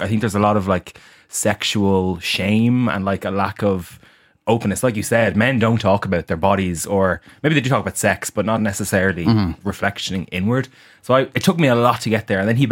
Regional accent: Leinster, Ireland; So this was before I had a proper GP in Dublin. I'm from Wicklow.

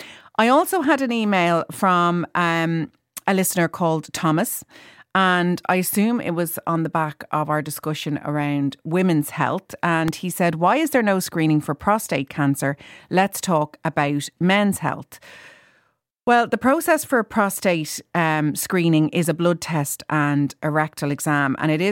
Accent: Howth, Leinster, Ireland; my hometown of Howth in County Dublin

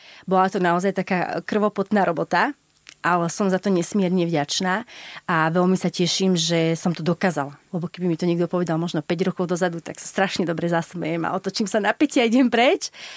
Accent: Považská Bystrica, Trenčín Region, Slovakia; bo je to moje rodné mesto

